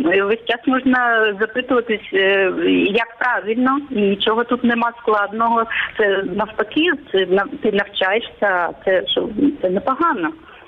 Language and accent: Ukrainian; Crimea, Ukraine; born there; Я народилася в Криму, в мене українське коріння